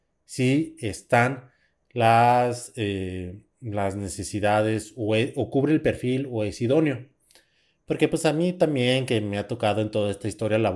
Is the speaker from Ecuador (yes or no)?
no; San Francisco del Rincón, Guanajuato, Mexico; yo me tengo que regresar a mi casa en San Francisco del Rincón, Guanajuato. Para aquellos que no saben, pues yo soy San Francisco del Rincón, en Guanajuato, México